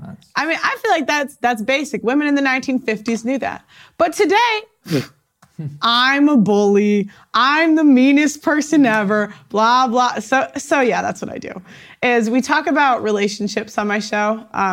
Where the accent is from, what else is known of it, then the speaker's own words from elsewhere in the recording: Chicago, Illinois, United States; now in London, United Kingdom; I'm a YouTuber. I'm from Chicago. I live in London.